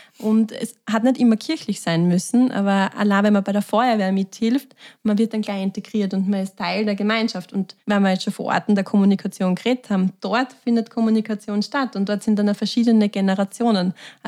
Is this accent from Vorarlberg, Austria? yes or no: no; Fürstenfeld, Styria, Austria; ich komme aus Fürstenfeld und sicher meine, also ist eine Großstadt im Vergleich zu Heinersdorf.